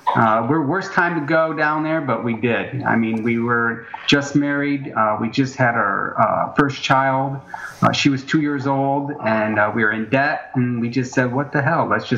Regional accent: Saratoga, New York, United States; now in Brooklyn, United States; Both my wife and I, we grew up in upstate New York, like up in the Saratoga area.

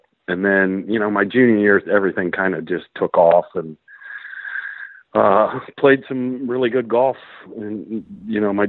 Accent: Ohio, United States; And, you know, growing up in Ohio, it's kind of the same weather you have over there in Illinois.

